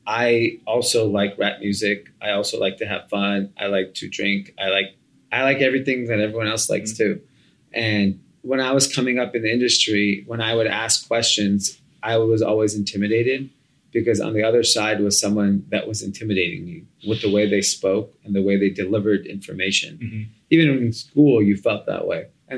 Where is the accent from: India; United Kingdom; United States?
India; Because I mean, when I grew up, I'm Indian, doctor, engineer. Like there was nothing else.